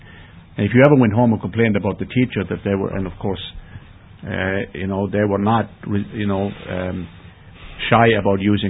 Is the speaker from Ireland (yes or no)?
yes; Ireland; As being Irish and being male, you don't ask questions.